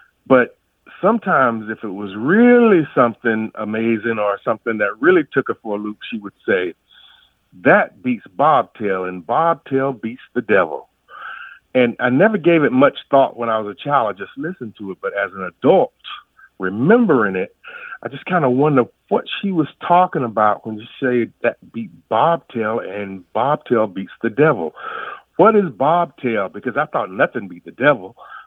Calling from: Jacksonville, Florida, United States; Jacksonville, Florida.

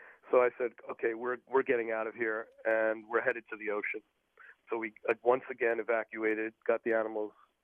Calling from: Oakland, California, United States; I'm calling from Oakland, but I live up in Glen Ellyn.

